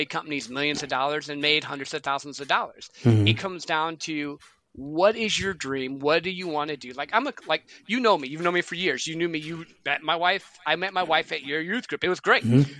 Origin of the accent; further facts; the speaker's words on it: Hartford, United States; I grew up in Hartford in a little country town.